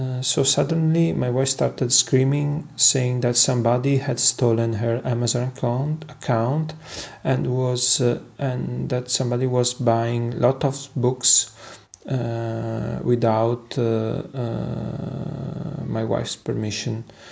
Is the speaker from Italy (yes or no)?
yes; Italy; English is a second language; I'm from Italy